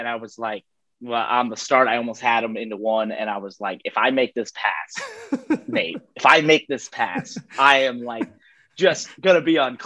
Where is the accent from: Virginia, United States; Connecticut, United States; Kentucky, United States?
Connecticut, United States; and be in my home state of Connecticut.